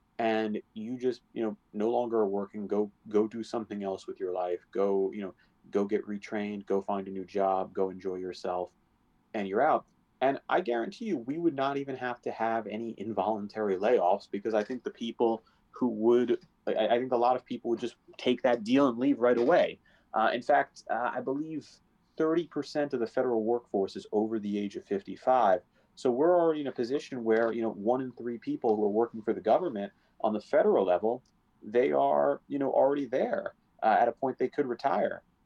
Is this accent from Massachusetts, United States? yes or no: no; New York, United States; I'm from New York. We don't have wild horses here.